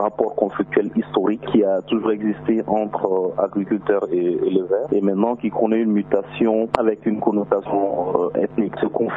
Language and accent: French; Mopti, Mali; Je viens de la région de Mopti